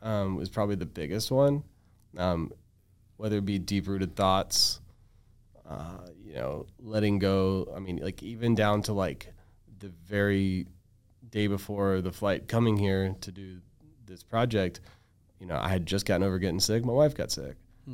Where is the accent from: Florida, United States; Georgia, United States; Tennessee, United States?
Florida, United States; I was like, no, sir, I'm from Florida.